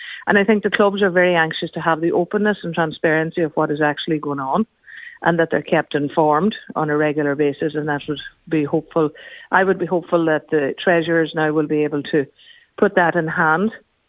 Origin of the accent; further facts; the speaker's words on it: Ireland; it's embedded in who we are as Irish people, as well as our language and our tradition.